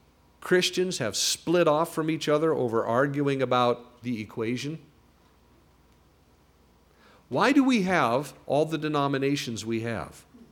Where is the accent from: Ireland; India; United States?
Ireland; I'm Irish to the core